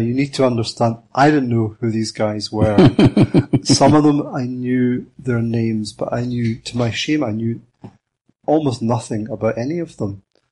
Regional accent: Ayr, Scotland, United Kingdom; I was working, as I had done before in previous years, in a factory bakery in my hometown of Ayr

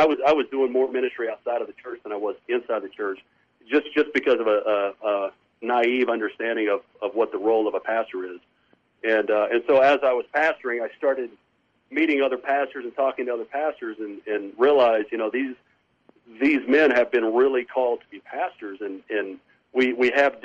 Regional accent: New Mexico, United States; I grew up in New Mexico, always had a burden for New Mexico. And I actually grew up on the other side of New Mexico from where the Navajo Reservation is.

